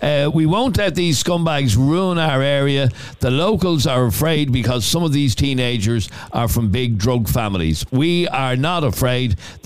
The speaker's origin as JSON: {"language": "English", "town": "Dublin", "region": "Leinster", "country": "Ireland", "said": "I'm from Edenmore, can't come on because I'm working"}